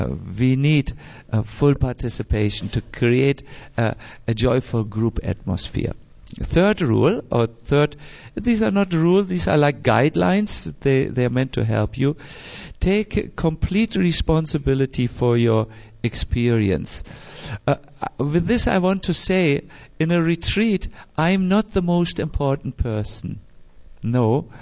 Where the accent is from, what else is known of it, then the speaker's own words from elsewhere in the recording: Germany; because I'm from Germany and we are chronically impolite